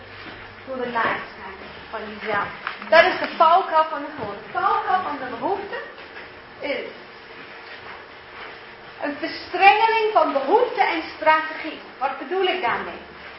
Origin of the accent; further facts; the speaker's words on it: New Zealand; Dutch is a second language; now in Netherlands; Want ik ben opgegroeid in Nieuw-Zeeland en in Nieuw-Zeeland zijn er niet zo'n fiets.